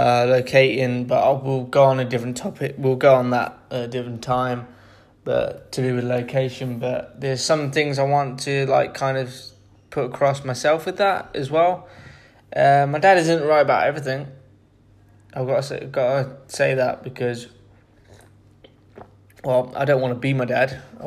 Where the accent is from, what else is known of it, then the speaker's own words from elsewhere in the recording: United Kingdom; I'm British